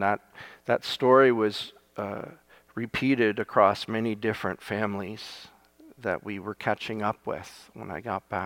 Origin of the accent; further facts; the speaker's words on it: Japan; moved away; the greatest example of what I was given by my time of growing up in Japan